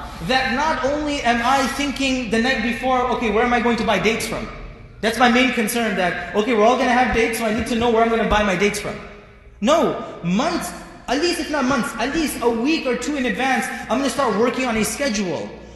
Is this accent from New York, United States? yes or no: yes; New York, United States; now in Dallas, United States; I was born and raised in New York. Yeah, I studied in UK for 2 years.